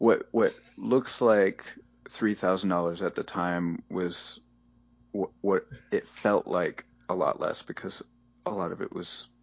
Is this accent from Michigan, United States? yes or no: yes; Michigan, United States; No, I'm from Michigan originally.